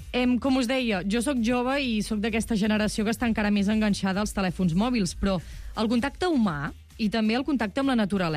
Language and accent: Catalan; Banyoles, Catalonia, Spain; jo sóc de Banyoles, els caps de setmana aprofito per anar. I jo, quan arribo a Banyoles, només penso en caminar